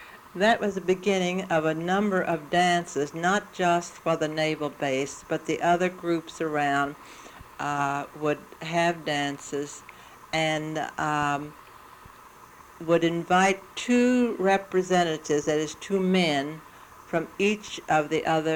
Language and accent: English; Kentucky, United States; The men decided that, for some reason, that since I was from Kentucky, I must know something about square dancing and hillbilly music.